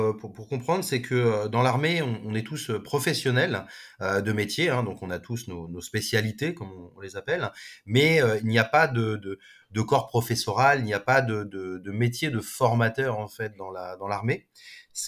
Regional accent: Paris, Île-de-France, France; Moi, je suis parisien de base, hein. Je suis le vrai Titi parisien de Montmartre. Donc j'ai fait toutes mes études sur Paris

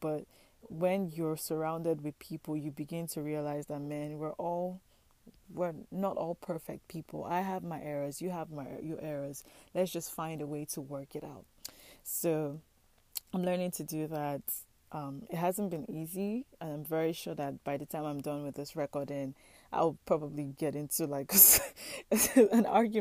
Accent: Nigeria; moved away; Because I'm coming from Nigeria. And in Nigeria, everybody's in everybody's business.

